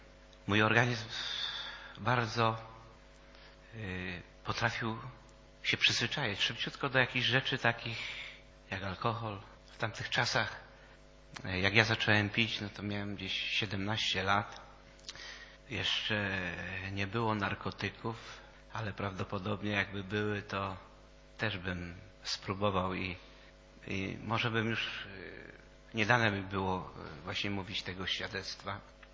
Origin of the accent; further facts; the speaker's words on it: Nowa Ruda, Lower Silesian Voivodeship, Poland; now in Legnica, Poland; Ja przyjechałem tutaj do Legnicy, bo pochodzę z Nowej Rudy, to jest takie miasto koło Wałbrzycha.